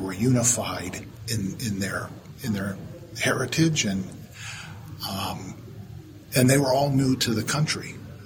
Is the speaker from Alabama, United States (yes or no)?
no; Chicago, Illinois, United States; born there; I'm 65 years old. I was born in Chicago here. I'm a second generation. My grandparents came from Leica area.